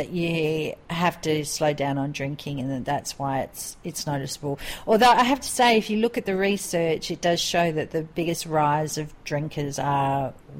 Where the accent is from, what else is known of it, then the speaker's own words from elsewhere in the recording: Australia; our American friends don't appear to drink as much as our Australian friends, and definitely our European friends don't appear to drink as much as our Australian friends. I reckon our British friends would drink as much as us, though.